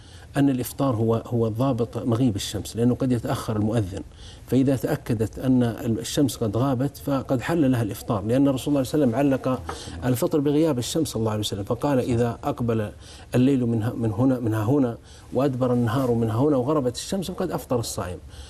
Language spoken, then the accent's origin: Arabic; Saudi Arabia; عندنا في السعودية